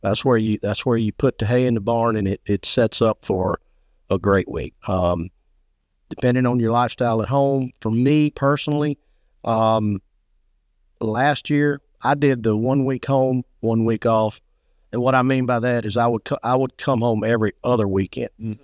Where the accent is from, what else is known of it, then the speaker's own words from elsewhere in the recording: Alabama, United States; I'm born and raised in God's beautiful state, Alabama.